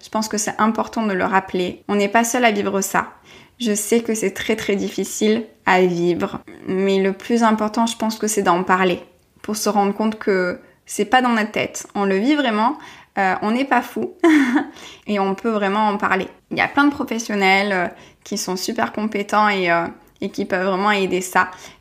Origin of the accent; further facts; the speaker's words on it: Marseille, Provence-Alpes-Côte d'Azur, France; je viens de Marseille, pour ceux qui ne le savent pas, j'ai grandi à Marseille et depuis 3 ans, voilà, j'avais quitté Marseille, quitté mes racines